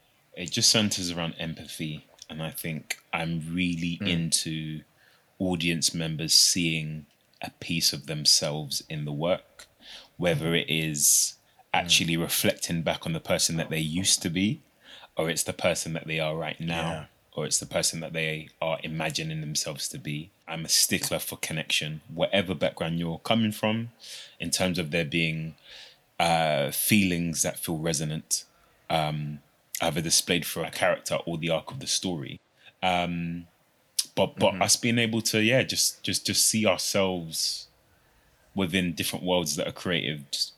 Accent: London, United Kingdom; Being born and raised in South London and the experiences that I've had, I know what that feeling is.

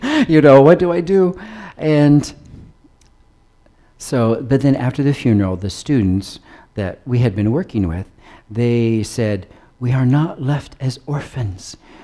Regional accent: United States; now in South Africa; I'm an American. I'm a little bit African trying to learn the ways.

